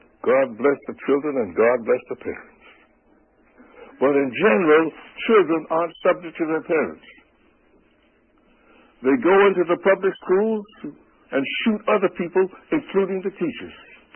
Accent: New York City, New York, United States; You see, I'm from New York City. They call it the Big Apple. But the truth of it is, it's the rotten apple. And that's where I'm from.

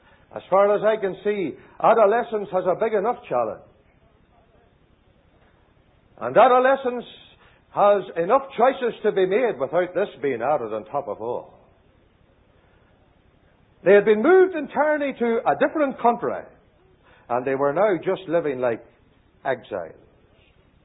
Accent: Ireland; we were born and bred in Ireland, and we are here still.

